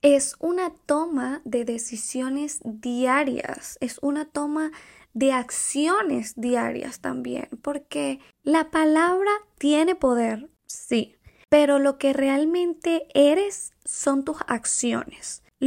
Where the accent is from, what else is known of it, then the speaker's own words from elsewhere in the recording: Venezuela; moved away; cuando yo necesité salir del país que no tenía, de mi país Venezuela, para los que no saben soy de Venezuela, salí en el 2018